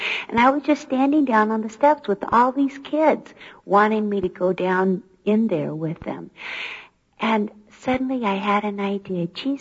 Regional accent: Hawaii, United States; I grew up in Hawaii. I was tall and everyone else was petite. I was white and everyone else was dark. I was Christian and all the others were Buddhist. I was a minority.

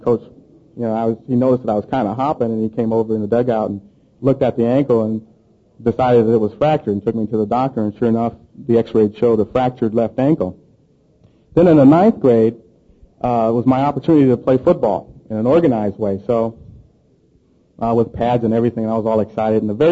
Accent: Berkeley, California, United States; I'm from Berkeley, California, and they didn't have Pop Warner football over there.

